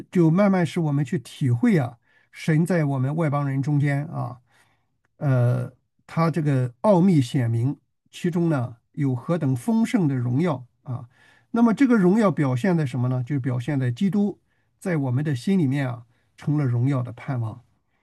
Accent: China; 我又不是以色列人，是吧？你看读旧约的时候都是以色列啊

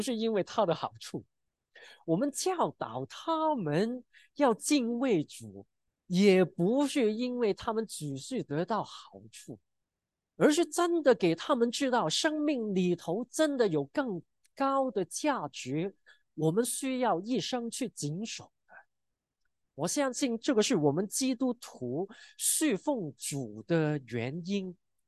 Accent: China

